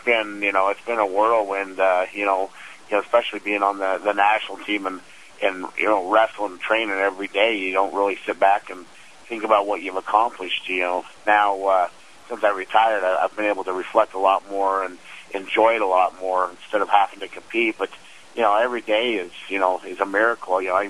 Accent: Afton, Wyoming, United States; now in Logan, United States; I'm actually from Afton, Wyoming, and I'm living in Logan, Utah

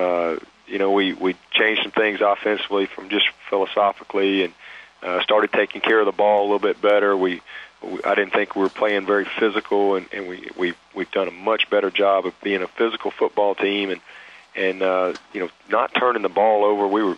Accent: Alabama, United States; I've followed Nebraska my whole life, growing up in Alabama and watching some of those Alabama-Nebraska games

